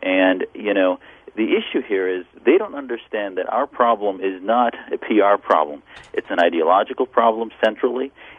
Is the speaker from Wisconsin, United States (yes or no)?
yes; Wisconsin, United States; I wasn't created in a vacuum. I grew up in Wisconsin.